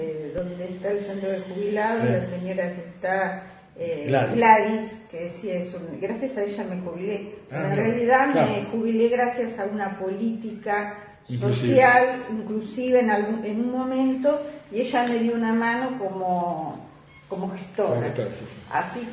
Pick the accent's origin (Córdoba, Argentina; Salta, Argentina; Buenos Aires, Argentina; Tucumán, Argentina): Buenos Aires, Argentina; yo soy de Parque Patricios y siento lo mismo por mi barrio que vos sentís por Pompeya